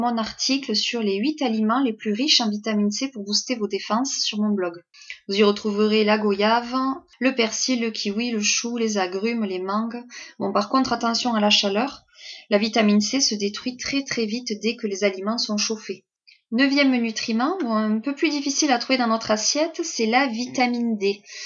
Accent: Occitanie, France; Chez nous en Roussillon, c'est un prétexte pour déguster de nouveaux vins de la région.

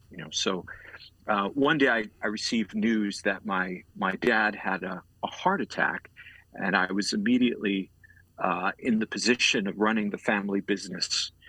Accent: Long Island, New York, United States; I was raised in Long Island, New York, Roman Catholic

